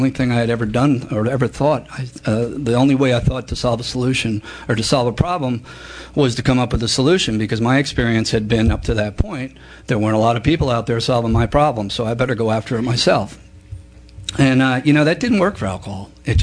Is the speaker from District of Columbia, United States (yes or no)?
no; Tampa, Florida, United States; I'm an alcoholic from Tampa, Florida.